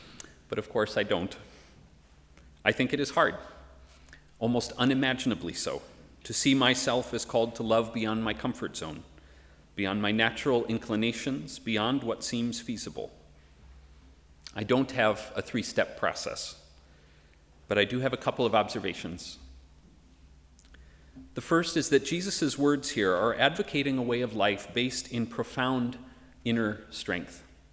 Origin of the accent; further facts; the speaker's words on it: United States; Like so many, I am incredibly troubled by the way my country's leadership is speaking about and acting toward immigrants today. And as you know, the U.S. is far from alone